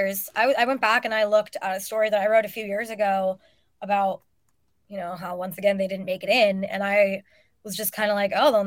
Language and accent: English; California, United States; I grew up in Northern California when Barry Bonds was Barry Bonds.